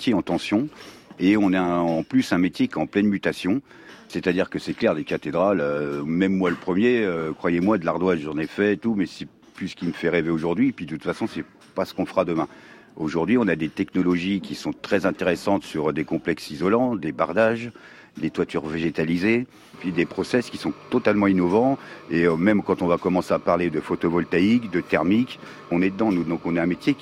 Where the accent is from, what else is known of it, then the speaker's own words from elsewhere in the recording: Occitanie, France; Moi, je suis natif de Lozère, donc … depuis ça.